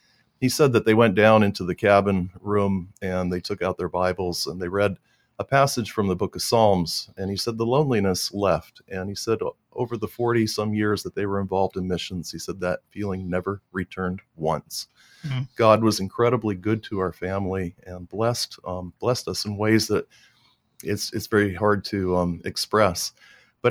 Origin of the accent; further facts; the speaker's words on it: South Sudan; born there; I was born in South Sudan. I'm African by birth, but American by citizenship. My parents were American.